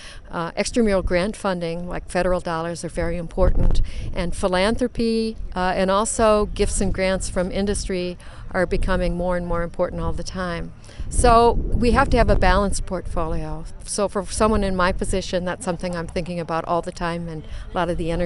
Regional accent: Michigan, United States; I was originally from Michigan, from a relatively small town that was in the middle of corn and bean country in the Lower Peninsula of Michigan.

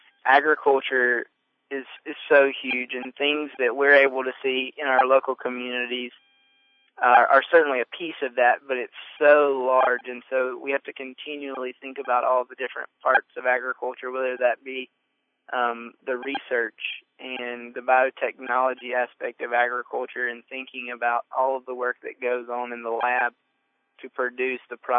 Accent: Florida, United States; Now, remember, though, I'm from Florida, so it's warm enough that we can do things like a slip and slide.

